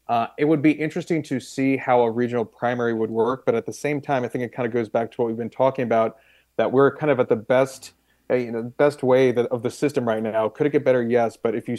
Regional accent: Maryland, United States; You know, I grew up in Maryland, so I'm, you know, you could say it was solidly blue.

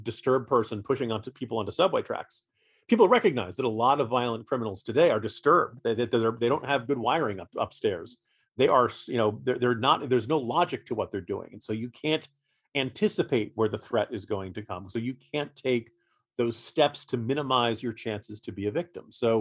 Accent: New Jersey, United States; I grew up in New Jersey, pretty much we got the New York papers and New York television stations.

